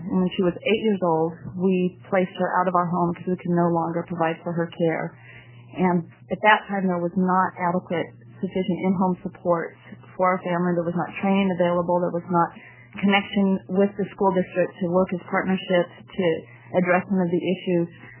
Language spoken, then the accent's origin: English; Gresham, Oregon, United States; For the record … I am from Gresham, Oregon.